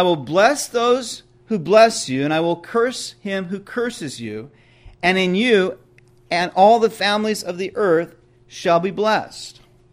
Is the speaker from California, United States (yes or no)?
yes; California, United States; I'd been born and raised in California.